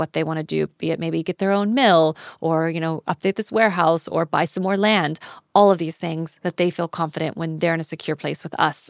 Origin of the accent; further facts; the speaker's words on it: Texas, United States; I'm not even from these countries. I'm from Texas.